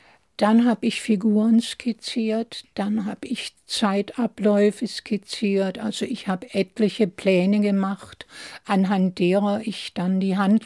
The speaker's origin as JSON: {"language": "German", "region": "Baden-Württemberg", "country": "Germany", "said": "Es ging damals darum, dass bei uns im Schwarzwald marokkanische Truppen eingefallen sind und die Frauen vergewaltigten."}